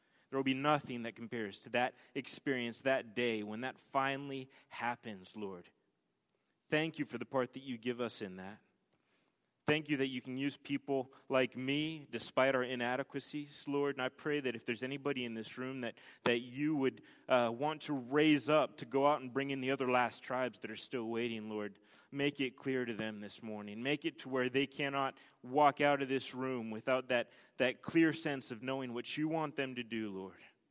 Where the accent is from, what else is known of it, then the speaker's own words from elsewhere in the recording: Los Angeles, California, United States; I grew up a skateboarder in Los Angeles, California.